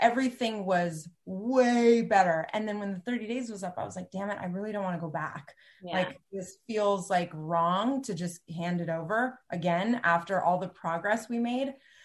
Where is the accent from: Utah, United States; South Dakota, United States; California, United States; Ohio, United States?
California, United States; Cupertino; I grew up in Cupertino.